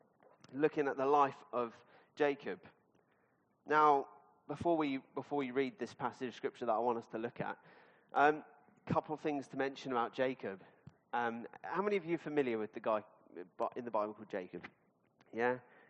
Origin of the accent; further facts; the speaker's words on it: Fareham, South East England, United Kingdom; But yes, I grew up in Fareham. It was my home church from about when I was about 8 years old.